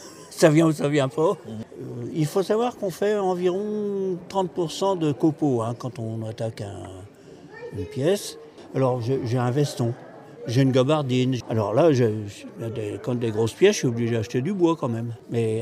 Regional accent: Creil, Hauts-de-France, France; Je viens de Creil. J'ai une formation de mécanicien.

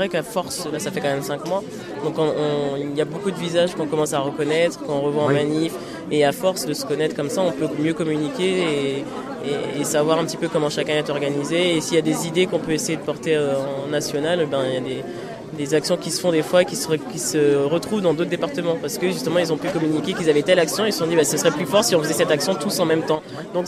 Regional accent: Île-de-France, France; Moi, je suis de Seine-et-Marne.

